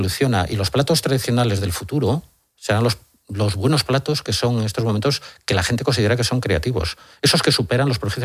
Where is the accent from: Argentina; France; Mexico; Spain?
Spain; Guente, Galicia; yo soy de Galicia, de una aldea que se llama Guente, al lado de Negreiro, un pueblecito al lado de Santiago.